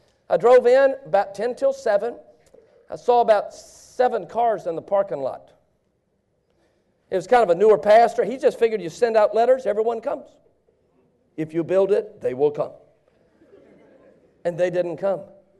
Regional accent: Baton Rouge, Louisiana, United States; My wife was raised in Maine. I was raised in Baton Rouge.

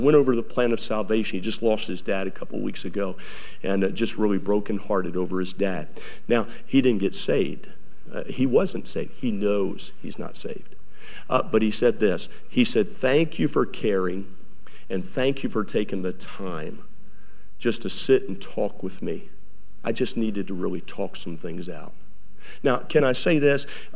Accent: Maryland, United States; born there; I was not born in New York. I was born in Maryland.

